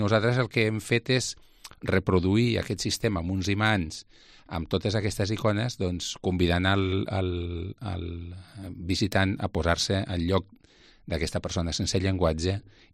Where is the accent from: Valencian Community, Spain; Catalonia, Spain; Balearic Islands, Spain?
Catalonia, Spain; Lleida; jo que sóc fill de Lleida